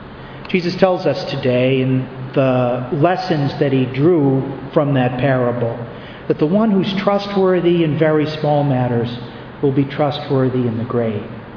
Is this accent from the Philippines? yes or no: no; New England, United States; I come from New England, where we have the best football team in the country.